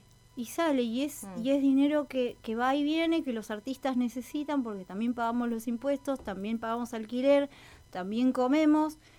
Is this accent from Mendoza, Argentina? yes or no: no; Jujuy, Argentina; yo soy jujeña